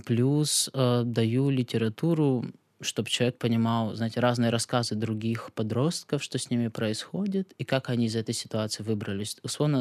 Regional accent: Siberia, Russia; now in Ukraine; Так, вы знаете, я вот из Сибири

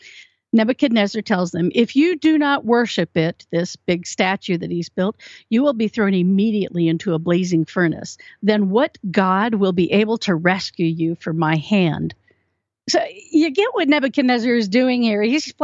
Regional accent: Oregon, United States; see, I grew up in Oregon, and that's where they have a lot of lumber.

